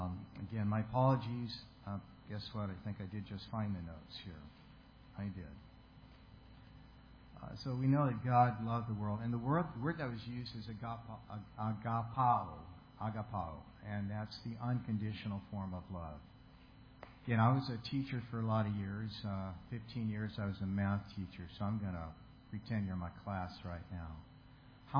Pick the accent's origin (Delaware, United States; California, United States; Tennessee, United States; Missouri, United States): California, United States; When I was a student at ASU many, many years ago, although I'm from California, I went to ASU for a year